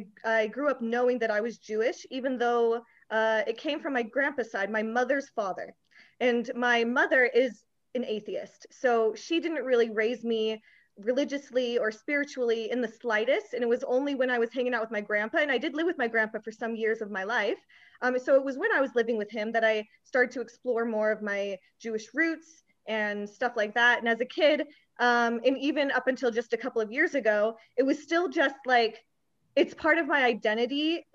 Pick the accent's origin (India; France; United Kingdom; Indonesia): United Kingdom; now in United States; I'm British, so I've had a lot of issues being in America, being British.